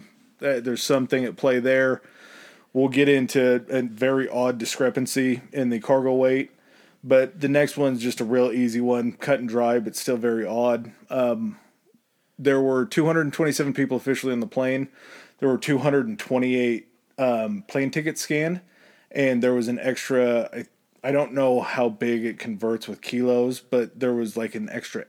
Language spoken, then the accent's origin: English; United States; Yeah, we're American. We don't know this metric system bullshit.